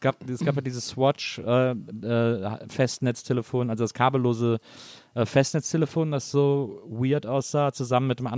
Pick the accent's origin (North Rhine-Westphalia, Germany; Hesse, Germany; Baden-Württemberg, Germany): North Rhine-Westphalia, Germany; Cologne; und das sage ich als Kölner